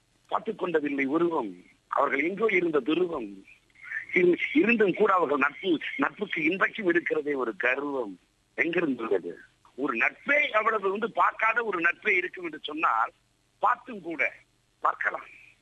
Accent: Mayiladuthurai, Tamil Nadu, India; born there; முதல் கோபுரம் தான் நான் பிறந்த ஊர்ல உள்ள அந்த கோபுரம் மயிலாடுதுறை.

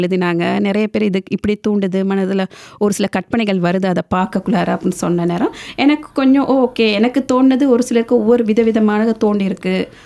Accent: Kandy, Central Province, Sri Lanka; moved away as an adult; also born or lived in India; now in Sydney, Australia; நான் பிறந்தது வளர்ந்தது எல்லாமே இலங்கை. அண்டு நான் இலங்கையில் கண்டி என்ற மாவட்டத்தில் வந்து பிறந்து வளர்ந்தேன். சிறுகாலங்கள் வந்து கலவர காலங்கள் நான் இந்தியாவுக்கும் இடம்பெயர்ந்து அங்கும் சிறுகாலங்கள் படித்து வளர்ந்து வந்து மீண்டும் இலங்கையில் வந்து

